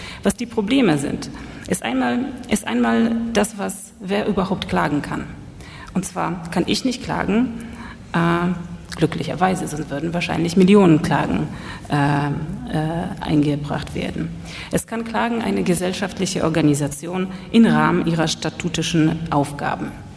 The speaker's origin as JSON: {"language": "German", "country": "Poland", "said": "Als Polin kann ich mich eigentlich nur freuen."}